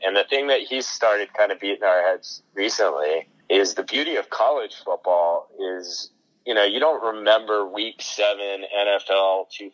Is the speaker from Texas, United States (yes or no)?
yes; Texas, United States; I grew up in Texas. I'm a Cowboys fan from birth, never even had a choice.